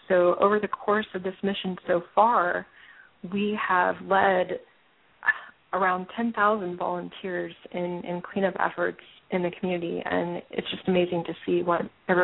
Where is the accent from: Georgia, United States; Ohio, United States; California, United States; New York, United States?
Georgia, United States; Atlanta; Well, I grew up in Atlanta, Georgia, and I served in the Air Force from 2002 to 2006.